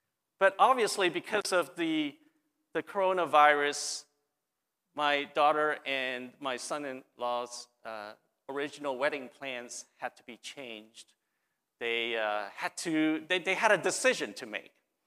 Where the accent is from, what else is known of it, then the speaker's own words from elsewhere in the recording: Japan; Some of you may not know this, but I grew up in Japan.